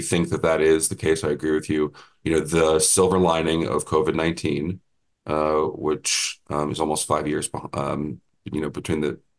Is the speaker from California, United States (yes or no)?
no; Denver, Colorado, United States; including in my hometown of Denver